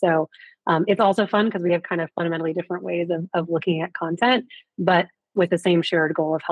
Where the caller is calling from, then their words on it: Houston, Texas, United States; I am in the Houston, Texas area.